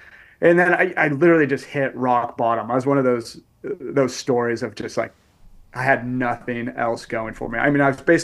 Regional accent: Coos Bay, Oregon, United States; Yeah, so I was trying to like make things work in my hometown, so out here in Coos Bay, Oregon.

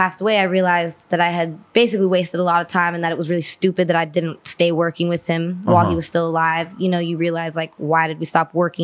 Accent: Van Nuys, California, United States; born there; Yeah, so I was born in Van Nuys, California.

